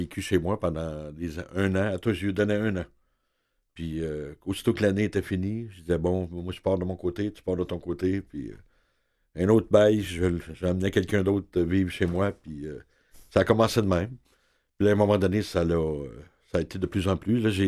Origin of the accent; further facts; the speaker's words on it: Princeville, Quebec, Canada; also born or lived in Laval; Moi, je suis un natif des Bois-Francs.